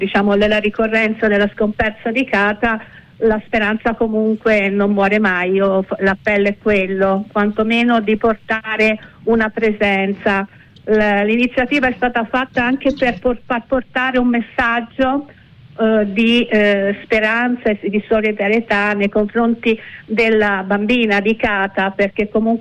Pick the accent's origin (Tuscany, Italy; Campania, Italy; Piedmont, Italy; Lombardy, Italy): Tuscany, Italy; Florence; io sono fiorentina e aspetterei veramente un segnale forte da parte della mia città